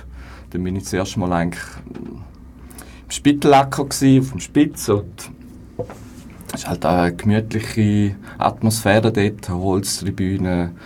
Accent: St. Gallen, Switzerland; now in Bern, Switzerland; Ich habe hier meine kleine Homepage und bin in St. Gallen, wo in Bern gestrandet ist.

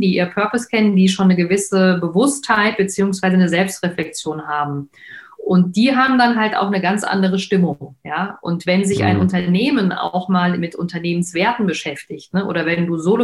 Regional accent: Frankfurt, Hesse, Germany; Ich komme ja aus Frankfurt, Nied, da kann man nach Höchst drüber laufen

